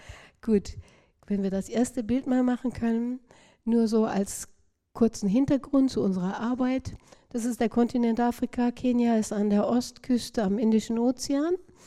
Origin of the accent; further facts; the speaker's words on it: Germany; über diesem Land, über meinem Vaterland. Ich bin Deutsche.